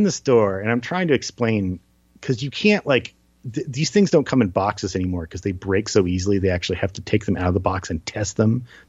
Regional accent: New Jersey, United States; I'm from New Jersey, and I assume that everybody's going to like give me the third degree

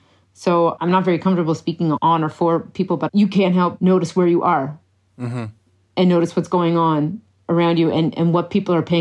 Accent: Nova Scotia, Canada; And I grew up in Cape Breton. This was the home to the Sydney Tar Ponds, which was, for the longest time, the largest toxic waste site in North America.

